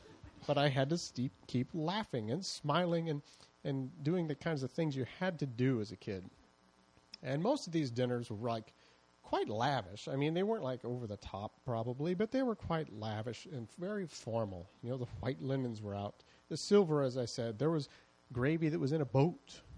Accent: Midwest, United States; I grew up in the Midwest, as many of you might know, in the heartland.

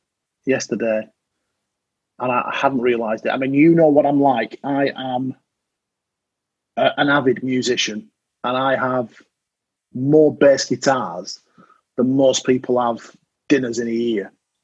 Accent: United Kingdom; I'm British.

